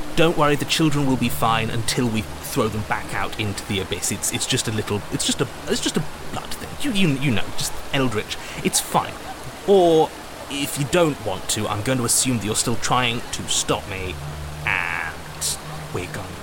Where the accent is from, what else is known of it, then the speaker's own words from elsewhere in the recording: South West England, United Kingdom; I'm from Dorset